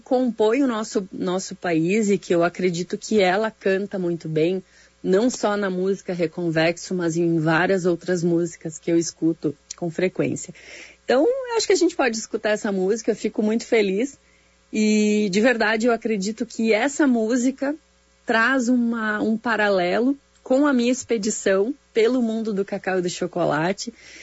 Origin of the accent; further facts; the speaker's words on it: Rio Grande do Sul, Brazil; eu não posso dispensar contar que sou gaúcha, mas antes de tudo sou uma brasileira